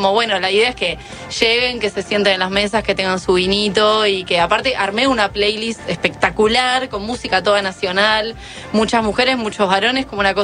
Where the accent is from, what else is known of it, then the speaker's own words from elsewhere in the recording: Mar del Plata, Buenos Aires Province, Argentina; Mar del Plata.